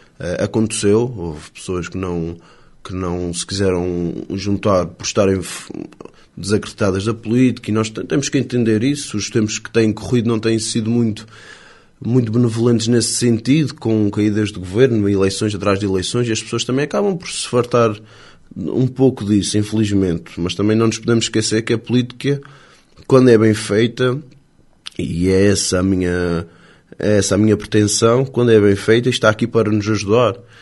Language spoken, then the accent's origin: Portuguese; Ribeira Seca, Portugal; A Ribeira Seca é um lugar onde cresci, onde aprendi o valor da comunidade, da entreajuda e do respeito pelos outros.